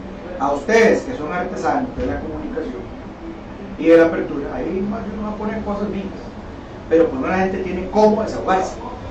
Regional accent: Moravia, San José, Costa Rica; yo no soy de Pavas, pero yo fui de Moravia, yo estaba en Moravia

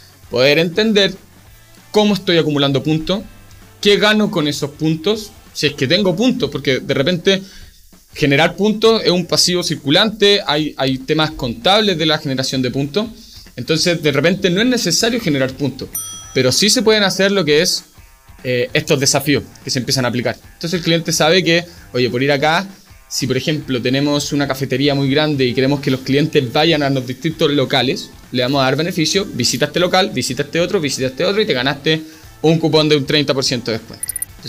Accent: Puerto Varas, Los Lagos, Chile; Yo soy de Puerto Vara

